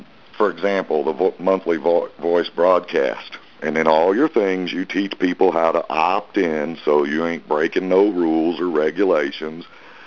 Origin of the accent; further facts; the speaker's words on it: Happy Hill Community, Alabama, United States; When I was growing up in Alabama in a little town called Happy Hill Community